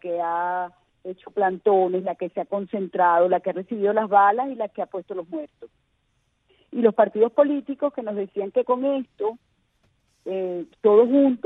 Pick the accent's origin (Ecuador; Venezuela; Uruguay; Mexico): Venezuela; yo soy venezolana